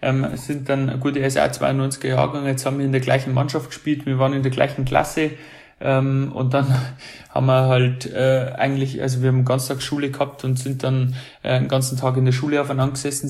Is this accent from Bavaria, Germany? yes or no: yes; Hansenried, Bavaria, Germany; weil ich bin ja aus Hansenried, das ist das Dorf daneben.